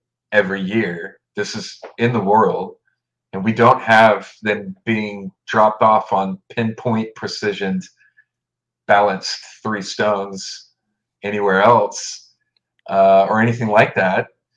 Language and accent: English; Austin, Texas, United States; especially with a place that is in my hometown here that I can continue to follow up on. You know, in America, here in Austin